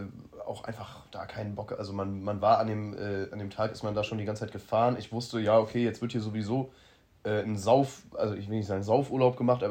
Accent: Mettmann, North Rhine-Westphalia, Germany; ja, ich bin aus Mettmann

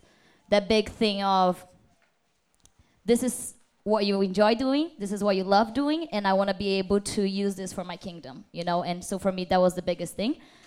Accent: Brazil; now in New Zealand; I'm from Brazil, and I actually moved to New Zealand to serve in here.

